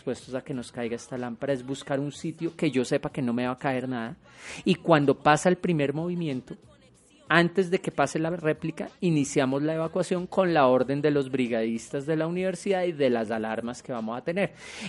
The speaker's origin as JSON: {"language": "Spanish", "town": "Bogotá", "region": "Bogotá D.C.", "country": "Colombia", "said": "Yo creo que como bogotanos es la emergencia más grande."}